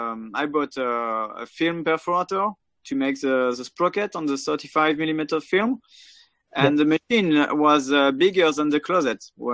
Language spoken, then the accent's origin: English; Saint-Nazaire, Pays de la Loire, France; English is a second language; also born or lived in Paris; Saint-Nazaire is my hometown, and well, me and my wife, we wanted to leave Paris, and so we go. We are both from this area of France, from Brittany.